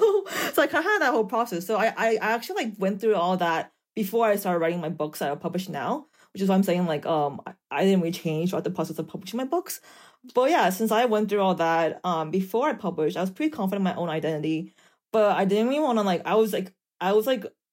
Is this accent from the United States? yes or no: yes; Texas, United States; I grew up Catholic. I grew up in Texas, and I grew up in a very traditional Korean immigrant household.